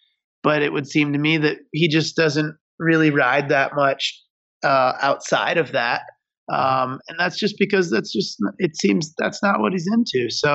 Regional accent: Michigan, United States; I was 9 years old, and I grew up in Michigan on some really small hills. My home mountain is called Alpine Valley.

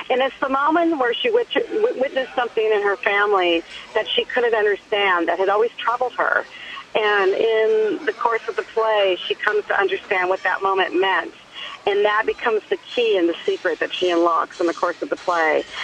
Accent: California, United States; And I was raised in Orange County, but visiting them all the time and around a very New Mexican family.

